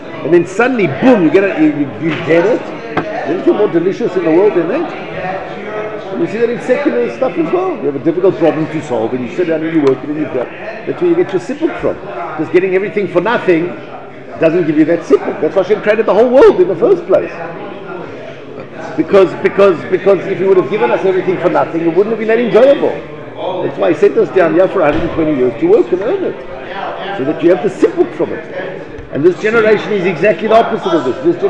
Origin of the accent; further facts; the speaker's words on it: South Africa; I grew up in South Africa, and I was in the third world as parts of South Africa in the rural areas or whatever.